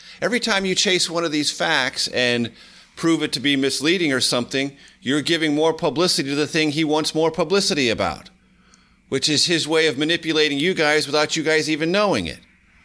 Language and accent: English; San Diego, California, United States; KFMB in my hometown of San Diego